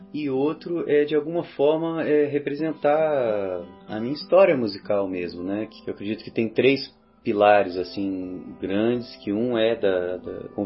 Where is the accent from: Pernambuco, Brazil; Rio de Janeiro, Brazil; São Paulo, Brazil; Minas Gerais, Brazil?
Rio de Janeiro, Brazil; Resende; eu sou de Resende, interior do Rio, e a gente se criou numa fazenda chamada Capelinha, que é no pé da serra, um vilarejo com muita água limpa, muita água gelada.